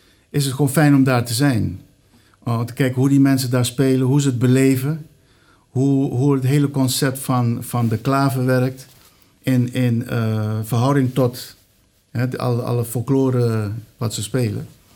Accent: Curaçao; now in Netherlands; Ik kom zelf uit Curaçao. Dus ik bedoel, ik ben pas weliswaar hier in Nederland begonnen met spelen. Maar mijn roots liggen op Curaçao.

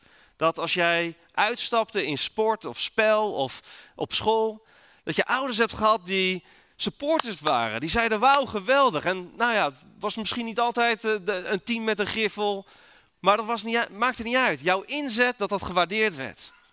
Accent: Netherlands; En mag ik heel eerlijk zijn, daar zijn wij als Nederlanders niet zo goed in.

